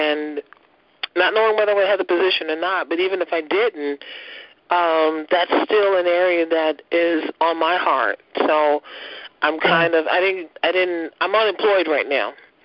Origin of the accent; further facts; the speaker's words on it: Kentucky, United States; also born or lived in New Jersey; I'm just transitioned from New Jersey back to Kentucky, back home, and coming back into the home church